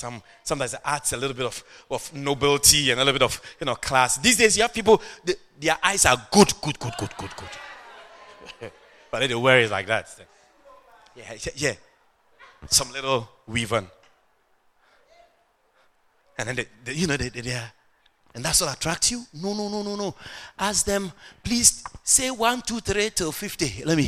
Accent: Agogo, Ashanti, Ghana; English is a second language; me, I was born in Africa. I was born in Ghana. My hometown is called Agogo. A-G-O-G-O.

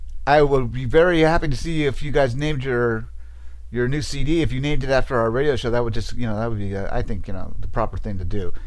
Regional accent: Ashland, Oregon, United States; Because we're here from Ashland, Oregon, so we're about as far away from a redneck as you can get.

